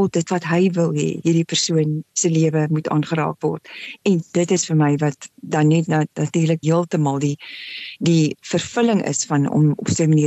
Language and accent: Afrikaans; Upington, Northern Cape, South Africa; Ek het in Appington groot geword, die spreekwoordelike warm plek.